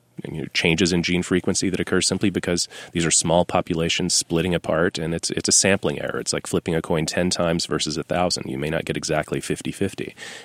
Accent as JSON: {"language": "English", "region": "Texas", "country": "United States", "tie": "born or raised there", "said": "I grew up in the Bible Belt in West Texas, admittedly in an academic family"}